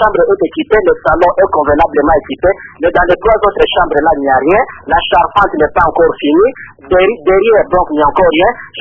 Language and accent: French; Bandundu, Kwilu, DR Congo; j'ai été dans des centres urbains, je suis de Bandundouville